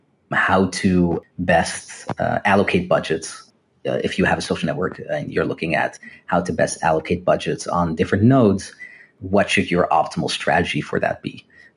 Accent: Amsterdam, North Holland, Netherlands; So I grew up in Amsterdam, in the Netherlands, as a U.S. citizen and as a Dutch citizen.

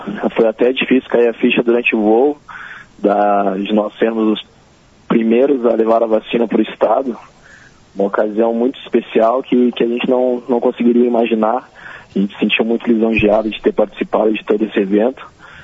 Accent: Rio Grande do Sul, Brazil; Nós que somos naturais do Rio Grande do Sul

